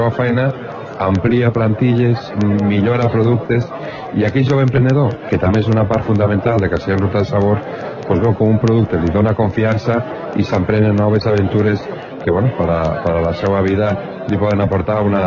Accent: Vinaròs, Valencian Community, Spain; jo vinc de Vinaròs

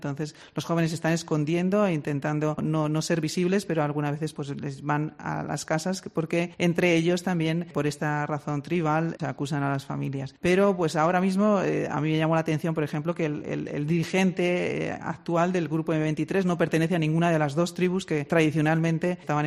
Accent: DR Congo; Y eso es lo que hemos estado viviendo pues, en la República Democrática del Congo, de donde vengo.

